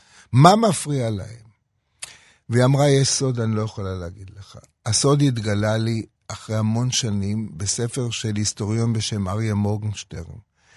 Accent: Jerusalem, Jerusalem District, Israel; אני גדלתי בירושלים. לא גדלתי לא בתל אביב ולא ברחובות ולא בחיפה ולא בשום דבר אחר.

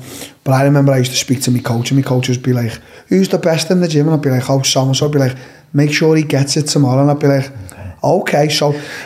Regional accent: England, United Kingdom; when we're from England, we like to holiday to like Spain and Europe and America.

